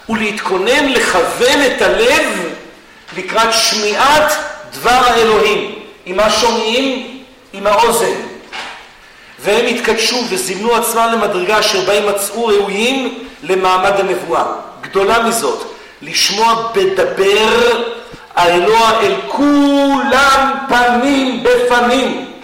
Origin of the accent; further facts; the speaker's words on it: Haifa, Haifa District, Israel; אני זוכר את אסון הכרמל, אני חיפאי במקור.